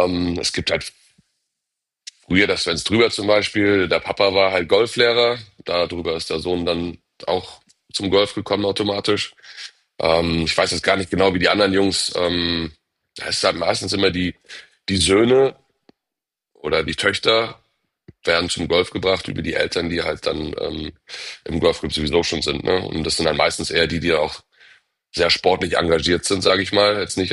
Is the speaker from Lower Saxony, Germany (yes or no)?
no; Ratingen, North Rhine-Westphalia, Germany; ich bin ja auf dem Golfplatz groß geworden quasi. Meine Mama hat die Golfclub-Gastronomie gemacht im Düsseldorfer Golfclub in Rating. Da war ich 2